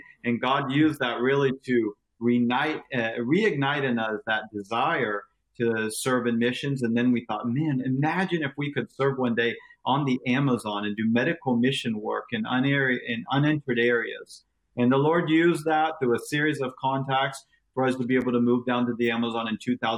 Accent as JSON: {"language": "English", "region": "Tennessee", "country": "United States", "tie": "born or raised there", "said": "I was raised in Tennessee, actually, fifth generation Seventh-day Adventist."}